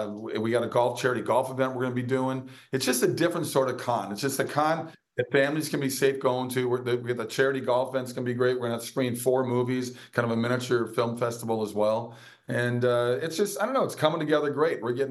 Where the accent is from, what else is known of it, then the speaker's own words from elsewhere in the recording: Minnesota, United States; I narrated this guy from my home state of Minnesota.